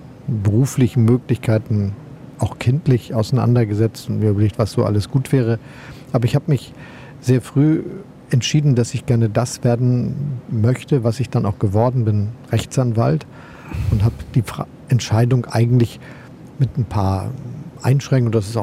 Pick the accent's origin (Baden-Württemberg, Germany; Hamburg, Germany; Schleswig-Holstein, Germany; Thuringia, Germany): Hamburg, Germany; also born or lived in Osnabrück; Denn ich bin genauso wie meine beiden Brüder in Osnabrück geboren worden. Aber ich habe schon ab meinem dritten Lebensjahr wieder in Hamburg gelebt, wo meine Eltern auch herkommen.